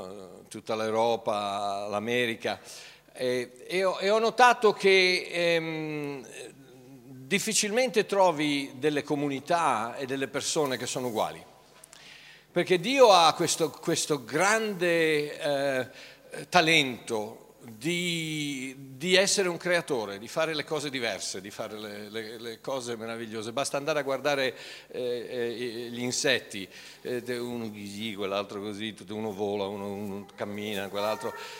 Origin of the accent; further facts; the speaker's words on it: Turin, Piedmont, Italy; born there; sono nato nel 1900 a Torino